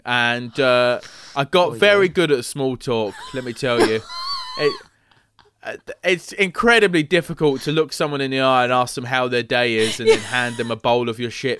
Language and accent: English; London, United Kingdom; Listen, I'm from the East End of London